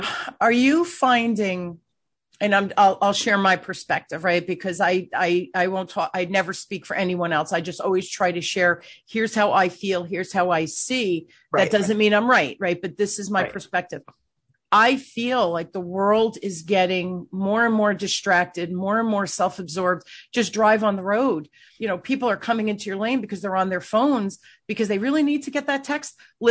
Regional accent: Newark, New Jersey, United States; I grew up, I was a little girl. I grew up in Newark, New Jersey, here in New Jersey. We were the melting pot.

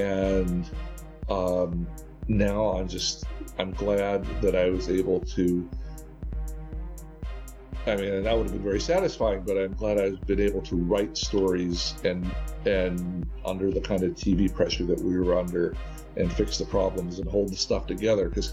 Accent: Tennessee, United States; now in Los Angeles, United States; I'm from East Tennessee, and where a lot of my friends came out here because we loved movies

